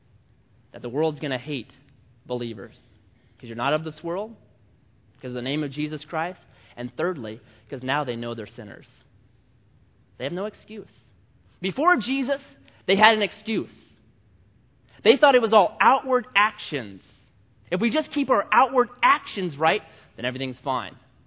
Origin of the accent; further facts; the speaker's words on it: United States; I'm an American, so I was linked with it all.